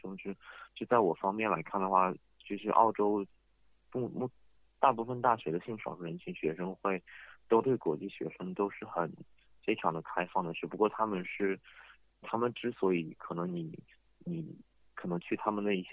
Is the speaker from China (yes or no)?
yes; China; 我从小长大在一个就是偏中大型的中国城市，然后就是我对各种文化都也有一定的接触。